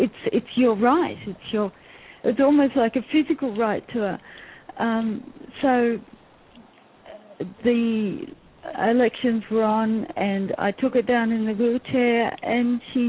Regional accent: Australia; And we're Australian, so it's illegal to not vote. In Australia, you must vote.

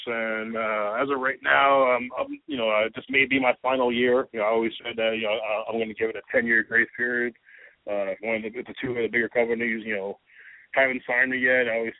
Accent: New Jersey, United States; I am originally from New Jersey, so I would definitely love to do a show in my hometown

